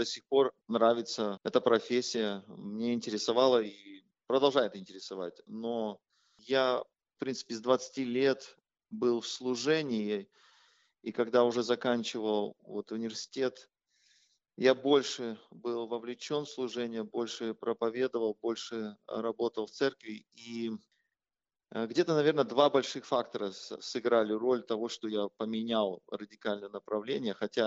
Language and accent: Russian; Novosibirsk, Novosibirsk Oblast, Russia; Я сибиряк, родился в Сибири, прожил 20 лет в городе Новосибирске, это Западная Сибирь. Вырос в семье служителя, в принципе, с детства был в церкви